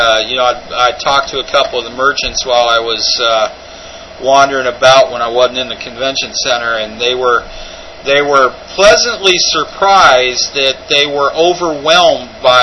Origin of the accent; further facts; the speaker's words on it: Illinois, United States; now in Indianapolis, United States; I'm from Illinois, but going up to Indianapolis, I found it was a real nice city.